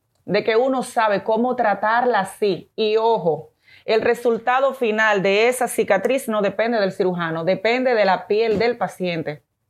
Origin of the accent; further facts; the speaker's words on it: Dominican Republic; moved away as an adult; also born or lived in Venezuela; yo me forme en Venezuela y yo regrese a Dominicana